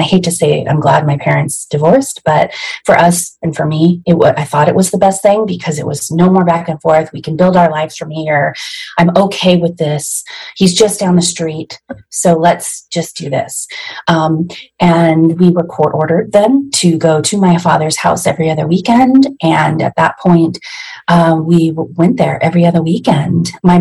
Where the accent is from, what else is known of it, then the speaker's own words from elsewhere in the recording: California, United States; I am 45 years old, and I'm from California.